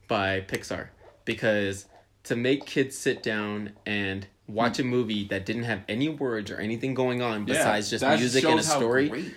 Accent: California, United States; because I grew up in the Bay Area, so we'd see seagulls all the time.

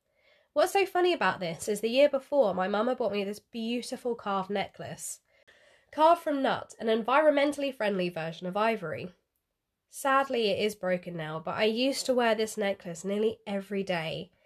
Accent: Betchworth, South East England, United Kingdom; a place just down the road from where I grew up in Betchworth came up on Rightmove

